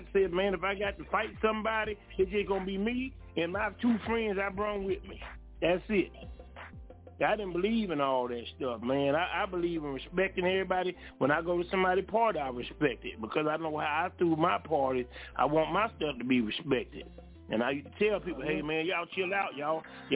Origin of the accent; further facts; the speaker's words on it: Florida, United States; I said, man, I'm from Florida. That's how we do it at the strip club, man.